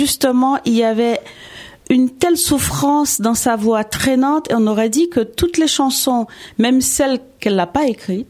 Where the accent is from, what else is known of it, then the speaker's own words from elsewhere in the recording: Guadeloupe; born there; Je suis née en Guadeloupe. Mm-hmm. Mais je suis équanaise depuis quelque temps déjà.